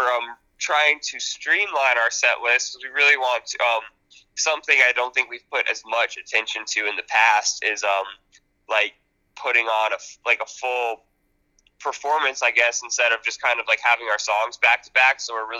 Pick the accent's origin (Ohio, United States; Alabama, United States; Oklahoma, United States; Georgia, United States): Georgia, United States; The tour is starting in Texas, and we're from Georgia, so we needed to find a way to get there without just, you know, driving straight.